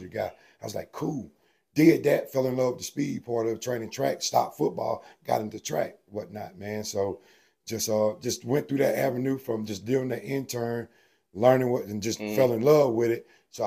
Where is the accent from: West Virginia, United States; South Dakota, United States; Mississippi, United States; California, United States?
Mississippi, United States; Starkville; Man, you see. I'm from Starkville, right?